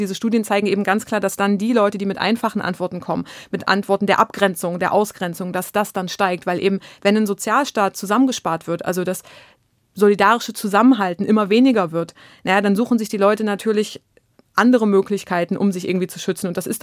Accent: East Germany, Germany; Ich bin Ostdeutsche und es nervt mich wirklich tierisch

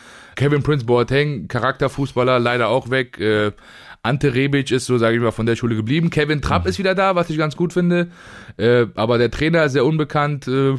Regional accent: Mörfelden-Walldorf, Hesse, Germany; Nein, natürlich nicht, weil Mörfelden-Walldorf mein Zuhause ist. Das ist meine Heimat.

